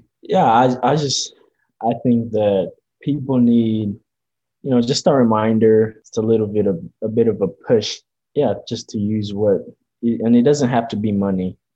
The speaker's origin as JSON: {"language": "English", "country": "Uganda", "tie": "born or raised there", "said": "I realized the power of capital from a very young age growing up in Uganda."}